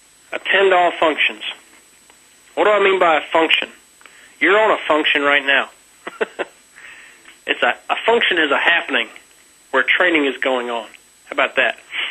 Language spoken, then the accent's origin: English; North Carolina, United States; Hey, I grew up in North Carolina. I can completely understand not being a good reader. It's part of our state motto.